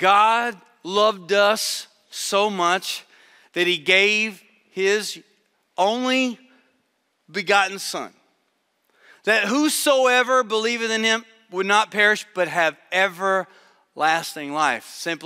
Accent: Atlanta, Georgia, United States; I said, no, I'm from Atlanta.

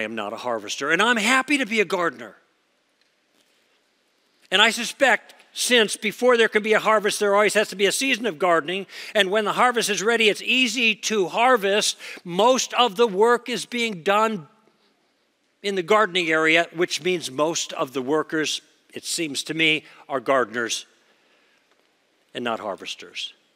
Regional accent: Chicago, Illinois, United States; now in Southern California, United States; I grew up in Chicago, actually, so my blood should be thicker than it is, although I've been almost 50 years in Southern Cal now.

